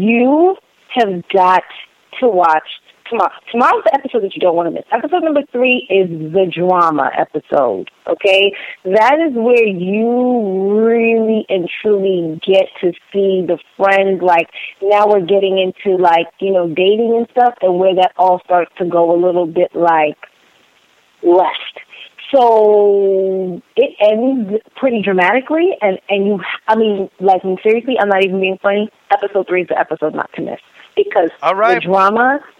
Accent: Jamaica; because I'm Jamaican. My mom and my dad are Jamaican.

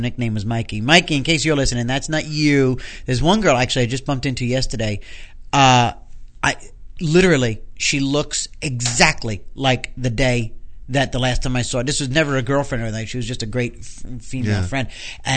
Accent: Westchester, New York, United States; Growing up in Westchester, I knew either Catholics or Jews.

